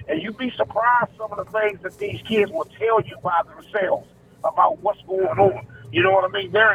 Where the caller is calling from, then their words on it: District Heights, Maryland, United States; I'm calling from the District Heights area. I'm a barbershop owner over in this area.